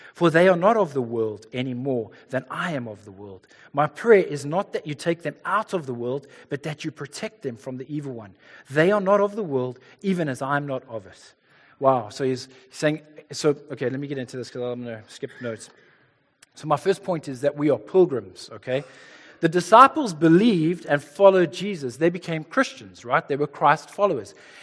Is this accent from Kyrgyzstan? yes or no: no; South Africa; I know the South African Special Forces will probably not come rescue me.